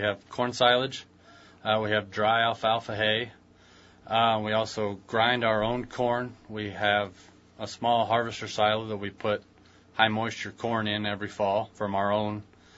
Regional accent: Illinois, United States; I grew up in Iroquois County, which is northeast of here, kind of south of Chicago. I grew up on a dairy farm.

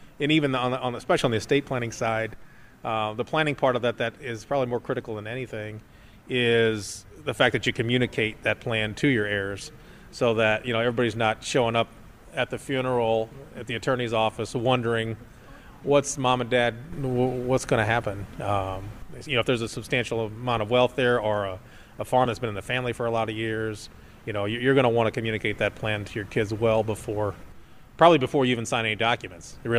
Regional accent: Breese, Illinois, United States; I'm originally from Breeze, Illinois, which is an hour or so south of here

